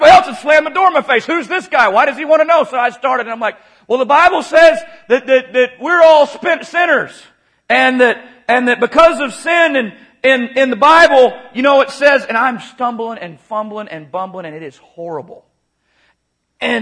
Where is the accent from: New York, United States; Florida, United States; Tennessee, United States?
Florida, United States; I grew up in Florida, and those guys would throw cast nets.